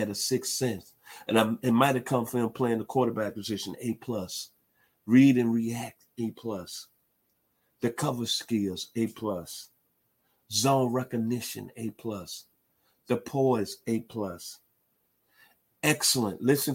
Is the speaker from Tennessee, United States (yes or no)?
yes; Memphis, Tennessee, United States; where I'm from and from Memphis